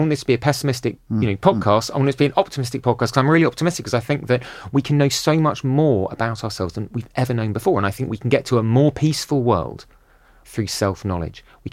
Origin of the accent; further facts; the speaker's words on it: Finchley, London, United Kingdom; Like, I grew up in North London. It was very pleasant, ultimately. I grew up in Finchley. It was nice.